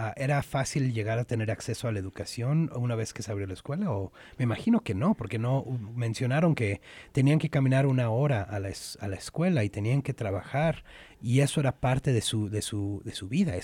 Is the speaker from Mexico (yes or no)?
yes; Mexico; also born or lived in United States; yo nací aquí en Estados Unidos, pero fui a México cuando tenías más o menos 6 años.